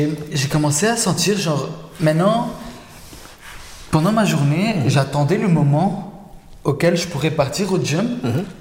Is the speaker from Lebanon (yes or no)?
yes; Lebanon; now in Montreal, Canada; Je suis venu du Liban et je suis venu à Montréal. J'ai commencé les études, j'habitais seul ici.